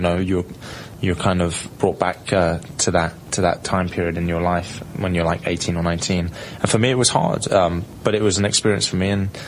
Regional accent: England, United Kingdom; First of all, we're both English

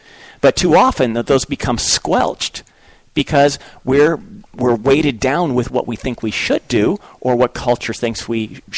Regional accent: Manhattan Beach, California, United States; And I was thinking Southern California because I grew up in Manhattan Beach.

